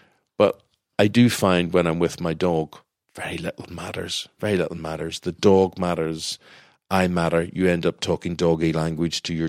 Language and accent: English; Ireland; When I bring this question up, being Irish and being Catholic, we are constantly obsessed with death, right?